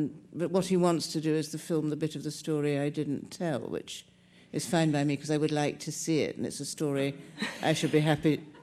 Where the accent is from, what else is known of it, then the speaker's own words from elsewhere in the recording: England, United Kingdom; partly for reasons of being too English